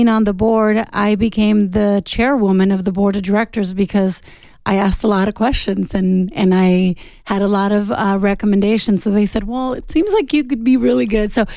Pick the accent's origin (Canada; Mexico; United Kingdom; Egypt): Mexico; now in Tucson, United States; So I came from Mexico. I came to school here. I fell in love with Tucson.